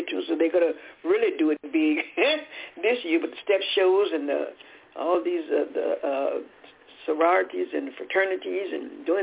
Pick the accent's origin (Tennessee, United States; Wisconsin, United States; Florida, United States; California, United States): Tennessee, United States; Nashville; Yes, I'm from Nashville, Tennessee.